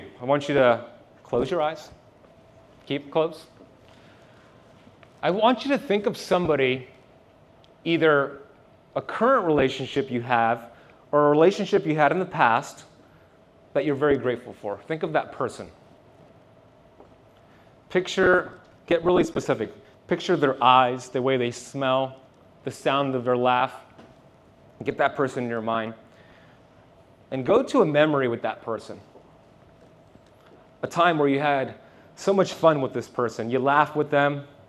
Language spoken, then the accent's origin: English; Miami, Florida, United States; I'm from Miami.